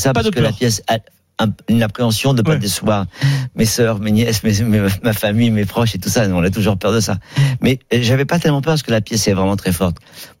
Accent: Paris, Île-de-France, France; born there; on est parisiens, je suis né à Paris, moi.

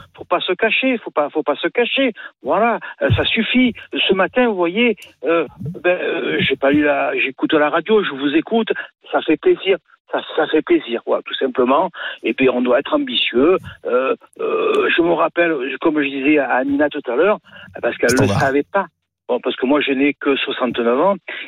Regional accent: Marseille, Provence-Alpes-Côte d'Azur, France; Vous savez comme on est chaud chez nous dans le Sud, enfin à Marseille, quoi.

